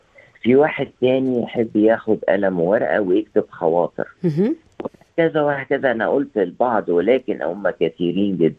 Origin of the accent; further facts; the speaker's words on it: Egypt; أنا من مصر